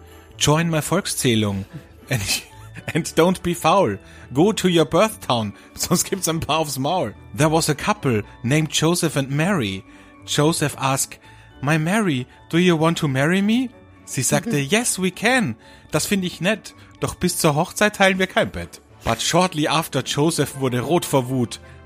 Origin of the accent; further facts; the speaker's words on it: Velden, Carinthia, Austria; ich habe ja immer bei uns in Kärnten, in Velden, jedes Jahr als Kind im Krippenspiel mitgespielt.